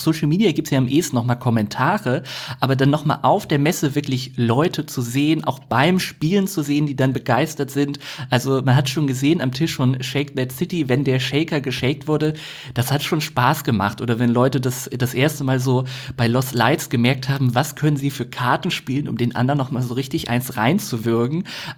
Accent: Oldenburg, Lower Saxony, Germany; Ich komme ja aus Oldenburg, da ist Dortmund nicht allzu weit weg.

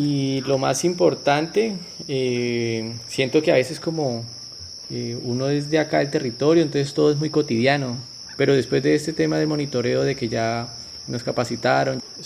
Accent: San José del Fragua, Caquetá, Colombia; yo soy del municipio de San José del Fragua, esto queda en el departamento del Caquetá.

